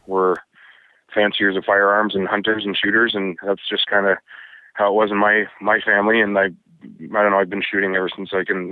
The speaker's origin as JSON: {"language": "English", "town": "Scarborough", "region": "Ontario", "country": "Canada", "tie": "born there", "also_born_or_lived": "Windsor / Detroit", "lives_now": "Drummondville, Canada", "said": "I'm originally from, I was born in Scarborough, Ontario, moved down to Windsor, Ontario, where I lived for many years, and then actually almost married an American girl on the Detroit side. Lived in Detroit for a little while, and then moved from Detroit and ended up in Drummondville, Quebec."}